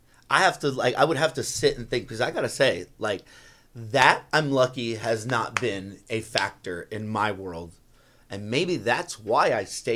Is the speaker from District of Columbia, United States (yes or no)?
no; Florida, United States; I mean, we grew up in South Florida, I would think most of us, you know?